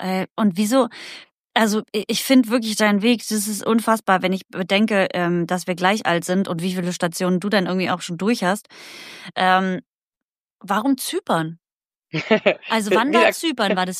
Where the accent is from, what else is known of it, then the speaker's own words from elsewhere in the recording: Halberstadt, Saxony-Anhalt, Germany; ich bin ja aus Halberstadt.